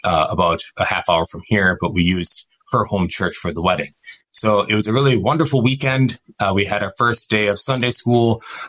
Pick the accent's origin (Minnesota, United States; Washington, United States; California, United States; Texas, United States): Minnesota, United States; also born or lived in Wisconsin; Oh, I'm an American. I'm from Minnesota and Wisconsin.